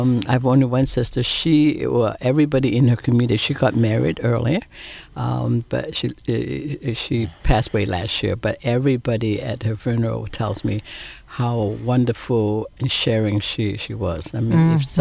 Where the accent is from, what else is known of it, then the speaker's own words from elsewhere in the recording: Hong Kong; born there; My mother is really a social worker of her kind in the 1940s when I was born or before that in Hong Kong.